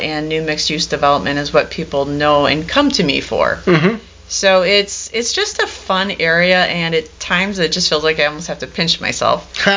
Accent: Madison, Wisconsin, United States; Having been born and raised in the Madison area, I've been here 46 years, that knowledge is invaluable.

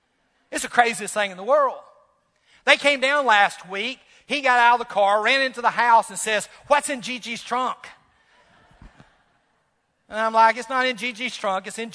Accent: Mississippi, United States; moved away; You got to remember, I came from Mississippi. And when I was growing up, you would have had to have traveled 1,000 miles to have found a Republican. They didn't exist in Mississippi.

